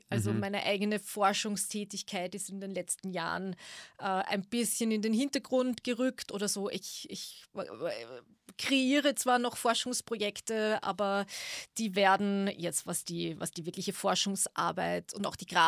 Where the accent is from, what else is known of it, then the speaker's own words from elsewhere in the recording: Lower Austria, Austria; wir sind als Kinder im Weinviertel in den Steinbrüchen dort, das gab es so rund um Eggenburg